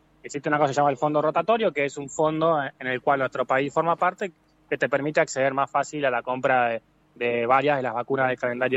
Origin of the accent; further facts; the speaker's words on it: La Plata, Buenos Aires Province, Argentina; Pero los que somos de La Plata y tenemos hijos, si te pasa algo, ¿dónde lo llevas?